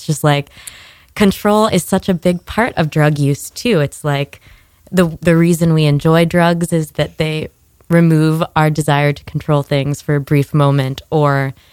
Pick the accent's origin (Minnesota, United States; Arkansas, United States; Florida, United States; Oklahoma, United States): Florida, United States; Miami; I'm from Miami, so.